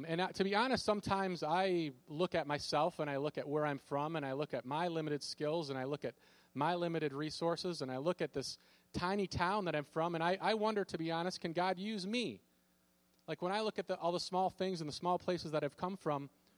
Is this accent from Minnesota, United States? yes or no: yes; Racine, Minnesota, United States; You know, I'm from Minnesota, but I lived out in the country, but our address, our zip code was actually from Racine, Minnesota.